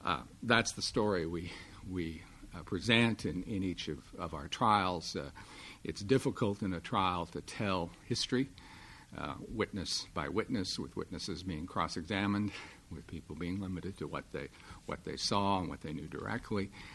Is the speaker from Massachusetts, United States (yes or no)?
no; Iowa, United States; a country one-sixth the area of my home state of Iowa.